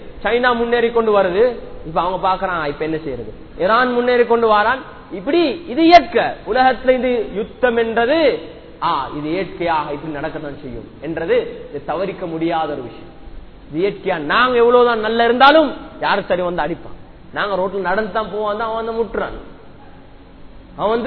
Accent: Sri Lanka; நாங்க இந்த நாட்டில் பிறந்த முஸ்லீம்கள், நாங்க அவங்க நாட்டில இல்ல வாழ்றோம், இது ஒரு தவறான கருத்து. இது எங்கட நாடு வாப்பா, நாங்க பிறந்த நாடு, நாங்க ஸ்ரீலங்கன்

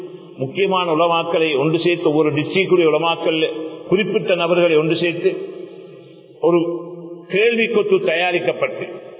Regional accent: Sri Lanka; born there; கண்டியில இருந்தாலும் அகிலங்கை ஜிம்மித்துலமா என்று பணிபுரிந்தாலும் நான் பக்கத்து ஊரில் பிறந்தவன், மடிகை மிதியாளர்ல பிறந்தவன்.

